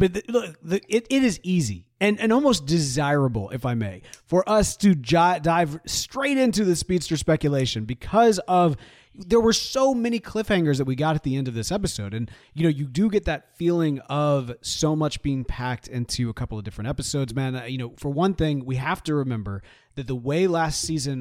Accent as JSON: {"language": "English", "country": "United States", "said": "I am alive and I'm an American white geek"}